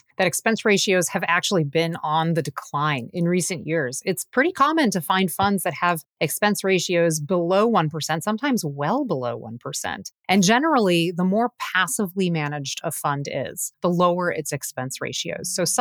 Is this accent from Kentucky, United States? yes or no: no; Miami, Florida, United States; So I'm actually originally from Miami, and I always love a listener question or response from my hometown.